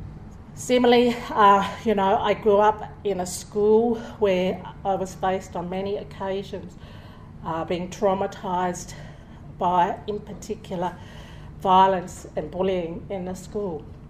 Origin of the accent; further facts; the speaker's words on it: Orange, New South Wales, Australia; now in Canberra, Australia; because like growing up in Orange, it has very, very much the same weather.